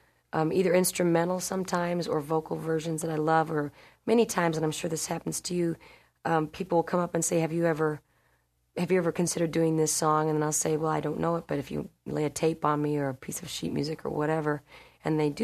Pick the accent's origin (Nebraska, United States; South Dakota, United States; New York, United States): Nebraska, United States; Omaha; also born or lived in Berkeley, California / Minneapolis; now in Kansas City, United States; I live in Kansas City, Missouri, for the time being, and make a base there. And I grew up in Omaha, Nebraska, and also spent some time in Berkeley, California in high school.